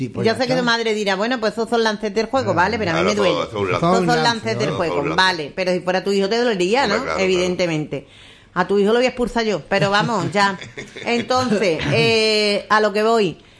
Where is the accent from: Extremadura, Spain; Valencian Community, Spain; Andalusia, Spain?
Andalusia, Spain; Seville; Sí, yo soy de Sevilla.